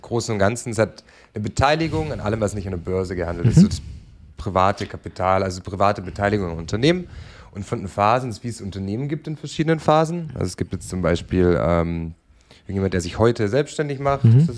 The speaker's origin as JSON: {"language": "German", "town": "Stuttgart", "region": "Baden-Württemberg", "country": "Germany", "said": "weil ich komme aus Stuttgart"}